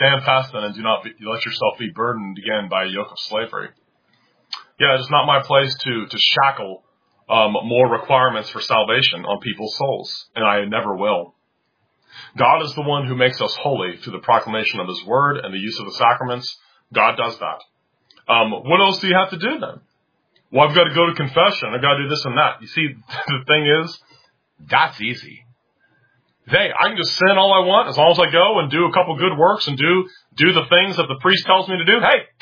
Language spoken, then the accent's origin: English; Cincinnati, Ohio, United States; the kids I grew up with in Cincinnati, you go to confession once a year